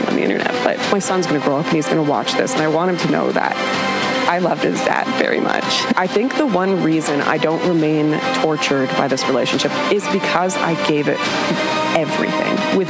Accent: Vancouver, British Columbia, Canada; Yeah, well, I grew up in Canada, so that's a pretty radicalizing experience.

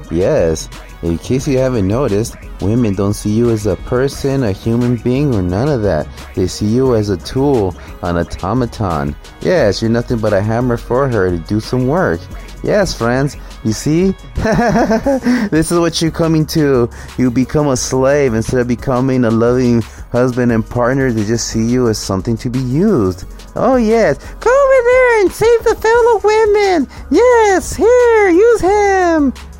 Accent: United States; born there; And also, I was born here in the United States, so I don't have any fear of getting deported.

